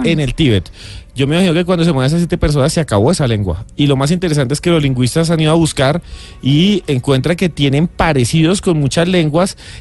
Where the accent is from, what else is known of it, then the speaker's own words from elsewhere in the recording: Colombia; Y entonces uno como colombiano llega y dice, me voy.